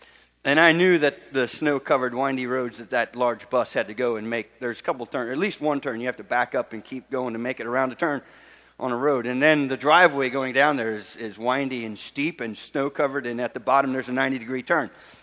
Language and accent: English; Florida, United States; See, I grew up in Florida